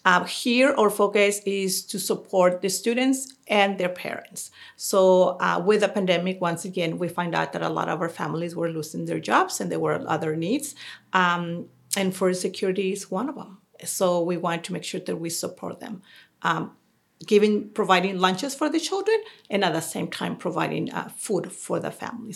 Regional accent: Mexico; now in El Paso, United States; we're going to be going back to El Paso, Texas. That's where I live when I came from Mexico to United States. And my father and my siblings still live there.

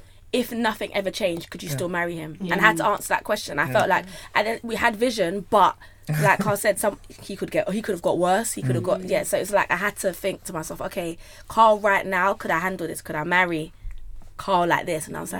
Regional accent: Jamaica; I'm Jamaican

